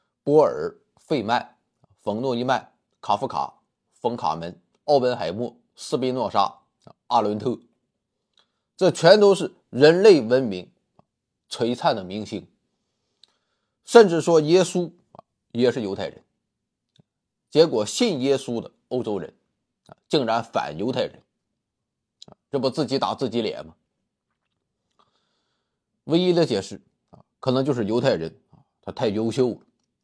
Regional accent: China; 对于我们中国人来讲

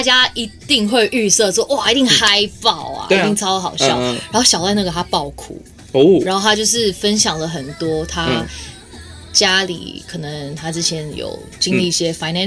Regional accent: Singapore; also born or lived in Hong Kong; now in Taipei, Taiwan; 因为我毕竟在新加坡跟香港长大啊。

